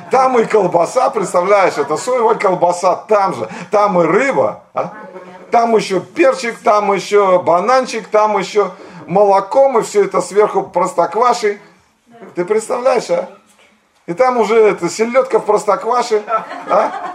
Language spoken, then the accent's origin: Russian; Saint Petersburg, Russia; born there; почему я родился в Санкт-Петербурге, а? А не в деревне Богдановка, а? где по логике мне следовало родиться.